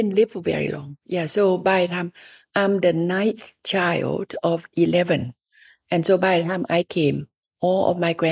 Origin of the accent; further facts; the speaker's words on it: Thailand; English is a second language; I did. I went to a missionary school and I learned English, but I was very good at writing and reading English, but I never spoke in English.